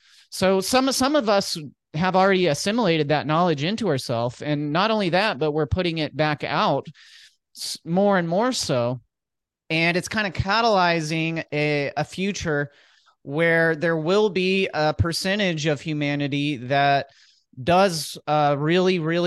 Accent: United States; So as an American, I was used to the Matrix cities, education and religious systems and government and stuff.

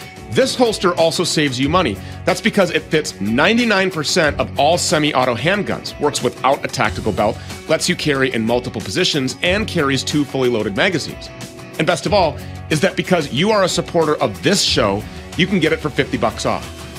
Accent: Minnesota, United States; It's a family-owned business based right here in my home state of Minnesota.

